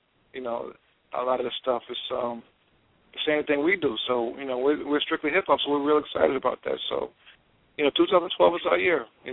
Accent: South Jamaica, New York, United States; I grew up in South Jamaica. I can walk a few blocks one way, me and 40 projects, you know, and I can build with, you know, people there. And I could walk a few blocks another way and be in Jamaica States

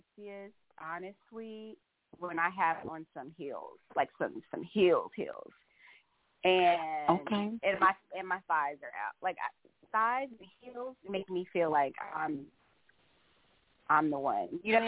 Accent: Louisiana, United States; I am actually, I was born in Louisiana. I'm not born in Louisiana. I'm from Louisiana. That's where I grew up for the most part.

